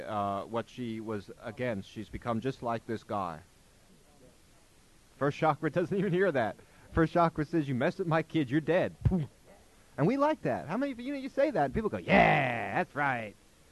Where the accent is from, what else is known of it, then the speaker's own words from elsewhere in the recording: Sacramento, California, United States; if you're the kind of person that is identified with a city, I'm from Sacramento. We're proud.